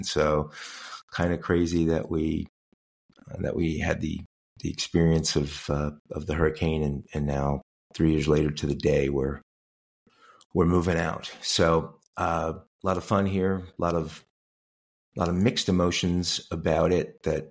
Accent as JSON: {"language": "English", "region": "New York", "country": "United States", "tie": "born or raised there", "said": "And growing up in New York, I had been through a couple of hurricanes"}